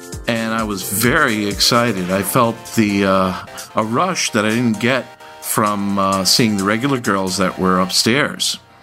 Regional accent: New York City, New York, United States; Both of my parents immigrated from Greece, and we used to go to church every Sunday. I grew up in Washington Heights in uptown Manhattan.

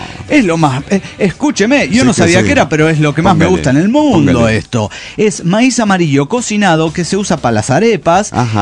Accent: Colombia; en mi país, y más específicamente en las tierras paisas, Medellín y todo el eje cafetero

